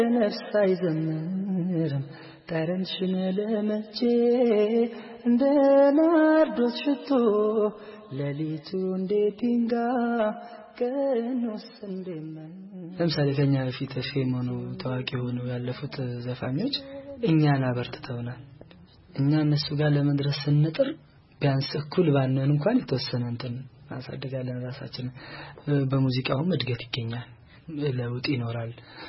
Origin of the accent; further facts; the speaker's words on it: Shashamane, Oromia, Ethiopia; also born or lived in Tikur Arma; ያደኩት ሻሸመኔ ነው። ግን የተወለድኩት ደግሞ በሻሸመኔና በአሳ ማከለ ላይ ትንሽ ከተማ አለች ጥቁር አርማ ተባለ እዛ ከተማ ነው የተወለድኩት። ያው ያደኩት ሻሸመኔ ስለሆነ ቢሰዎችም ያሉ ሻሸመኔ ስለሆነ ሻሸመኔ ሊነኝ ነው የሚባለው።